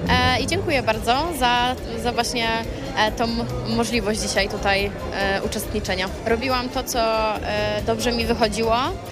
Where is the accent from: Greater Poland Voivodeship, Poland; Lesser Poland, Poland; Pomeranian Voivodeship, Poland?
Greater Poland Voivodeship, Poland; Poznań; ja jestem z Wielkopolski, jestem z Poznania